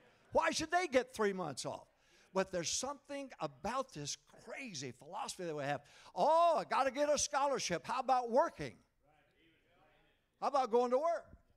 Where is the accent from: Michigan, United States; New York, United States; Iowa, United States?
Michigan, United States; also born or lived in Arkansas; I was born in Arkansas, raised in Michigan, and so we had hogs, we had chickens, we had crops, we had everything in the world that a farm boy would have.